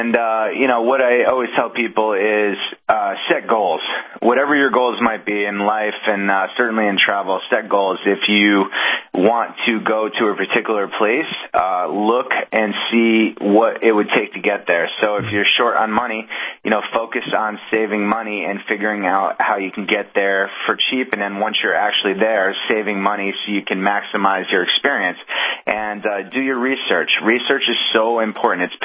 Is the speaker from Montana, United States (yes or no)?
no; Connecticut, United States; So, I grew up going to the beach every summer. I'm from Connecticut, and I grew up going down the Jersey Shore.